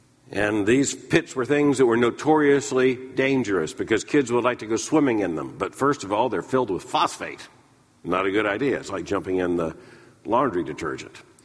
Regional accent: Florida, United States; I grew up in Central Florida surrounded by phosphate mines. As a matter of fact, Polk County, Florida, the county in which I was born at one point

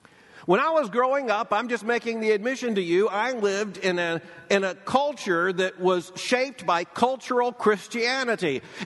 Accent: Lakeland, Florida, United States; And growing up in Polk County, Florida, just about everyone I knew went to church.

